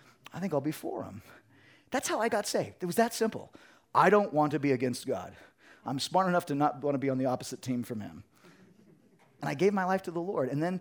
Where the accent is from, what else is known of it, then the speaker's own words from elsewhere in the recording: California, United States; I'm from California, so I'll sue. You know me. You know us Californians, we're always trying to sue.